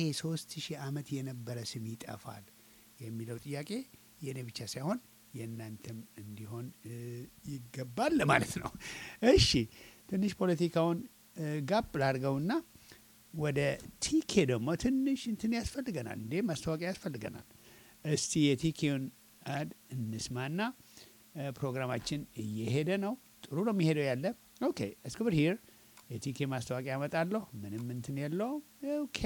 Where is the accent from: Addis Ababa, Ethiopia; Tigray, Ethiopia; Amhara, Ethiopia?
Tigray, Ethiopia; Adigrat; born there; እኔ አጋሜ ሰው ነኝ። አዲግራት በሚባለው ከተማ ነው የተወለድኩት።